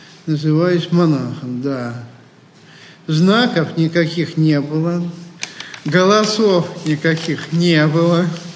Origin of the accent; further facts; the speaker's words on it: Ural, Russia; Родился я на Урале, такой в обычной семье, пришел в церковь подростком и помогал при храме